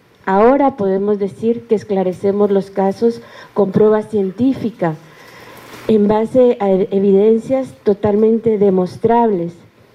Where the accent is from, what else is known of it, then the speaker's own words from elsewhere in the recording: Guatemala; en nombre como ciudadana guatemalteca y como funcionaria pública